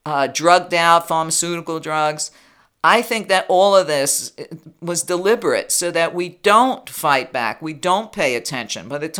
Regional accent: New York City, New York, United States; I grew up in New York at the same time Trump was doing all his wickedness in New York. Every New Yorker knew he was a liar, a cheat, a con man, and a scumbag, basically.

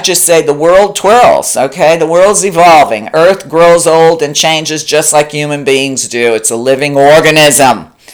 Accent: New York, United States; Listen, when I grew up in New York, there were no sexual harassment laws.

